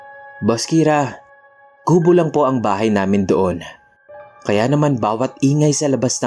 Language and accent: Tagalog; Central Luzon, Philippines; now in Pasig, Philippines; Tubong Aurora. Pero dito na kami naninirahan ngayon sa Pasig.